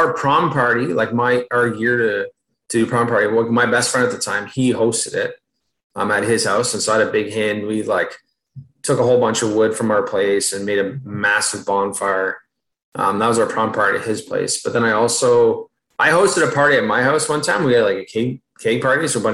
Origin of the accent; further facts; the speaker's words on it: Alexandria, Ontario, Canada; So I grew up in, so Ottawa, if you go east of Ottawa towards Montreal, I grew up that way. So right on the actual Quebec, Ontario border, like as far, I guess it'd be east of Ontario you can go. The town would have been Alexandria, Ontario.